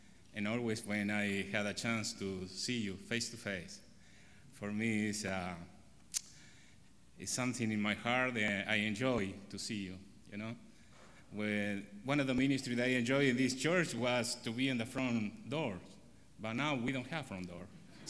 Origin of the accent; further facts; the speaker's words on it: Argentina; English is a second language; moved away; And this church was our first church in 10 years ago when we came from Argentina. But you know what? This church was so big for me. In Argentina, our churches, maybe we have 70 members, 50.